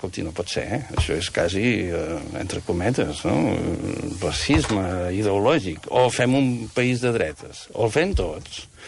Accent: Verges, Catalonia, Spain; soc de Verge i tenim processons, un via crucis especial

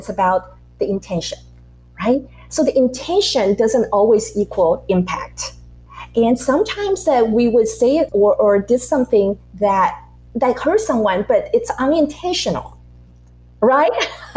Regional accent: Taiwan; I grew up in Taiwan. So I grew up in Asian culture.

